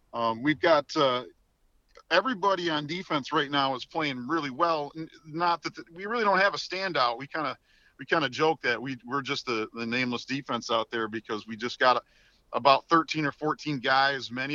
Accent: Flushing, United States; You know, I grew up in Flushing, just up the road

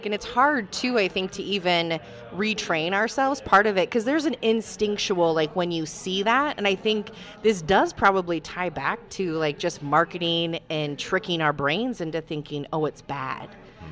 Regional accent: Iowa, United States; I grew up in Iowa. There was a farm behind my house.

